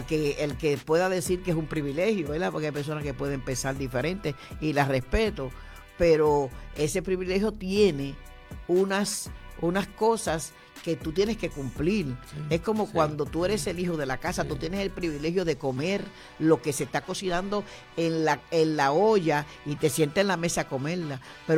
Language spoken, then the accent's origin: Spanish; Dominican Republic; now in United States; tú sabes que yo soy dominicana, no sé si tú lo sabías. En un momento dado, casi a los 30 años más o menos de vivir aquí